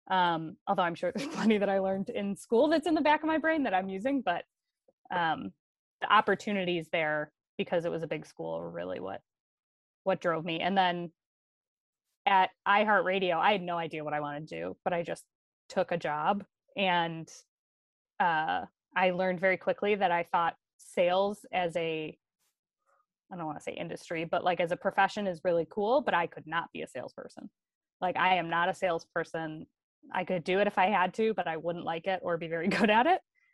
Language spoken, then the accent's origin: English; Park Ridge, United States; So, so I grew up in Park Ridge and grew up in the church. I was baptized in the church. My family has been in Park Ridge Presbyterian Church for three generations.